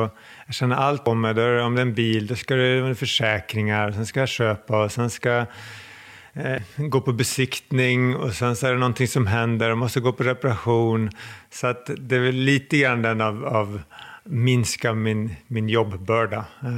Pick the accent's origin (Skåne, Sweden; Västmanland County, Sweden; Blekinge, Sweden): Västmanland County, Sweden; Skinnskatteberg; also born or lived in Mariestad; Jag växte upp utanför Skinnskatteberg, så kommer verkligen från en liten ort.